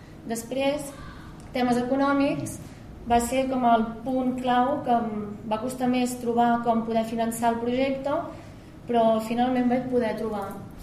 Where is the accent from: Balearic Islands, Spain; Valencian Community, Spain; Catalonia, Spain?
Catalonia, Spain; Calella; tota la vida soc de Calella